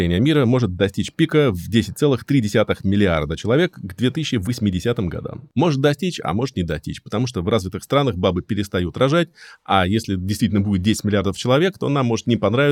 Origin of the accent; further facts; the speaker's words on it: Moscow, Russia; мы, простые кяферы из Москвы